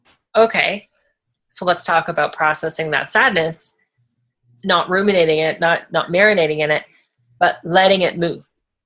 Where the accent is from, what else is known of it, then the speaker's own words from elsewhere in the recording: Canada; I'm from Canada, I am a white female